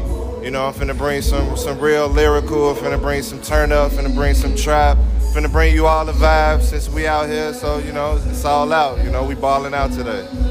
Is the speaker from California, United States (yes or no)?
no; Chicago, Illinois, United States; West side of Chicago all day, you know. I'm loving Seattle so far.